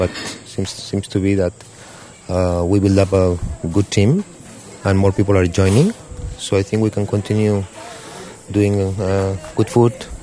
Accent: Spain; now in Auroville, India; I'm from Spain, and I came to Oroville in 1997.

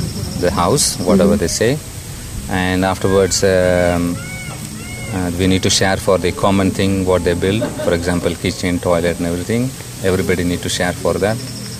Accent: Auroville, Tamil Nadu, India; I was born here in Auroville.

